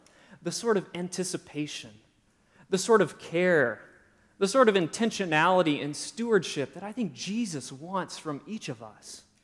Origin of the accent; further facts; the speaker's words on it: Orange City, Iowa, United States; the New Yorker magazine published an article about my hometown, Orange City, Iowa.